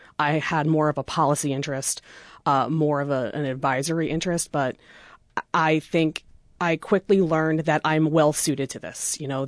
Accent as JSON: {"language": "English", "region": "New York", "country": "United States", "moved": "as an adult", "said": "I'm originally from Long Island, though I went to college at Hartwick and Oneonta. I really haven't lived on Long Island since I was 18."}